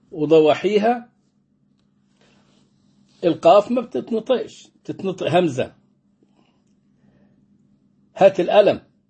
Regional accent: Egypt; بلادنا مصر، أم الدنيا. طبعا احنا ما بننطق القاف قاف في اللهجة المصرية

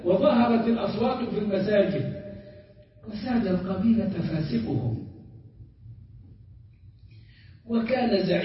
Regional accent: Egypt; ودي حصلت عندنا في مصر في التسعينات

